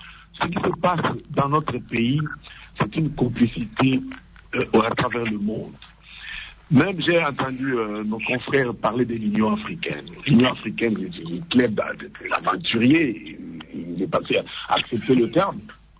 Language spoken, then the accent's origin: French; DR Congo; Je suis Congolais, je resterai Congolais. C'est la terre de mes ancêtres.